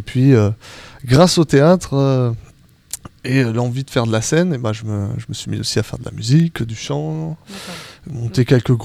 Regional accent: Germany; now in Artan, France; Un nom de famille allemand, parce que je suis allemand, mais depuis très longtemps, je réside à Artan.

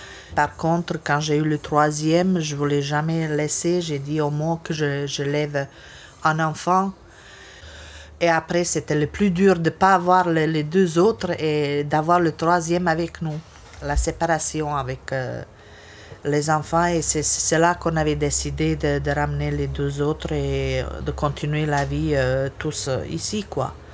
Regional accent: Bosnia & Herzegovina; comme ils étaient des bons élèves là-bas, chez nous en Bosnie déjà

